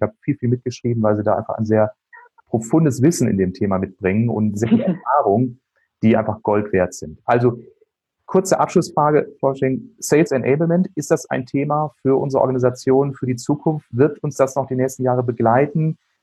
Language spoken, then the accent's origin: German; Bielefeld, North Rhine-Westphalia, Germany; Ich komme hier aus Bielefeld, Herford, Ostwestfalen.